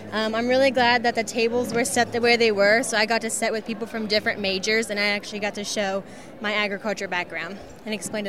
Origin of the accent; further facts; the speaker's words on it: Coolville, Ohio, United States; I'm from Coolville, Ohio, which is located in Washington County.